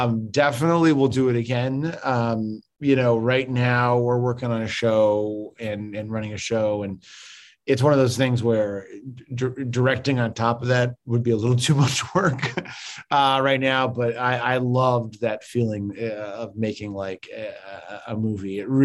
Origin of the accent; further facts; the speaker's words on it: Chicago, Illinois, United States; I grew up in Uptown, which like my neighbor got shot in front of our house.